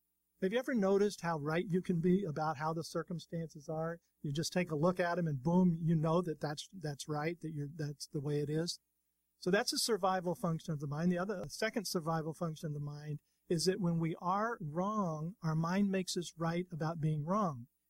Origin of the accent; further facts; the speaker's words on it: West Palm Beach, Florida, United States; Well, I'm a Florida boy, born and raised in Florida, over in West Palm Beach, and lived here most of my life until we started our travels